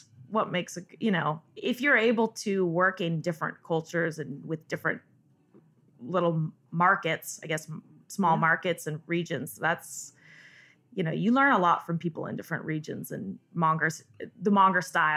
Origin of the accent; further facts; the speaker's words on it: California, United States; I grew up in Northern California, so I just didn't know at the time, but I was in an awesome cheese area